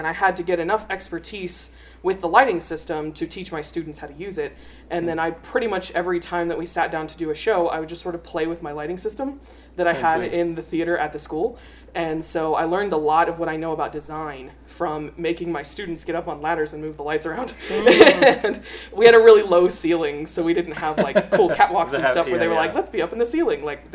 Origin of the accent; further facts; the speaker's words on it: Carlsbad, New Mexico, United States; moved away as an adult; now in Lubbock, United States; I'm originally from Carlsbad, New Mexico. And I moved to Lubbock to go to college.